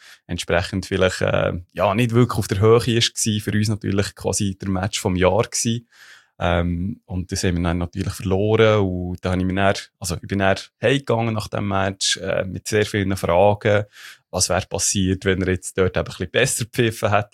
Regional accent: Ittigen, Bern, Switzerland; born or raised there

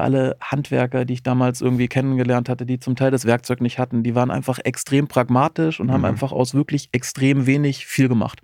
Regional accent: Baden-Württemberg, Germany; born there; Gebürtiger Schwabe, da bin ich erstmal extrem stolz drauf

